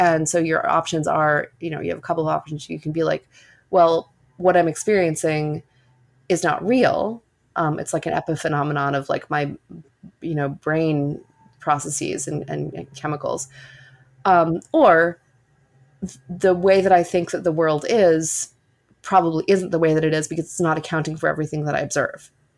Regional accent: New York, United States; I grew up completely secular on the Upper West Side of Manhattan, where we've just moved back to, actually, from Queens, although we're splitting our time.

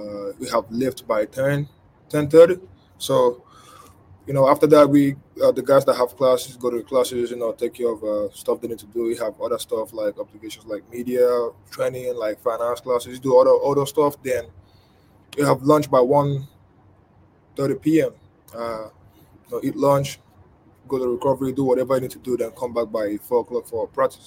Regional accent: Nigeria; I grew up in Nigeria. I didn't know nothing about basketball.

